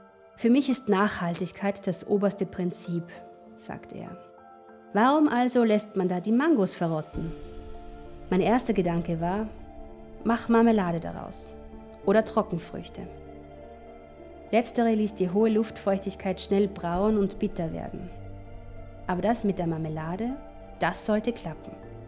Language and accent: German; South Sudan; In meiner Heimat Südsudan trifft das von 12 Millionen Einwohnern wohl auf genau 20 Menschen zu.